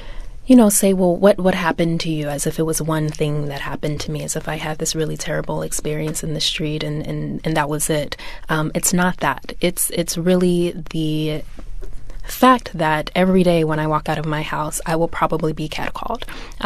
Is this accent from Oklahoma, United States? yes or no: yes; Oklahoma City, Oklahoma, United States; I lived in Oklahoma City. I grew up in Oklahoma.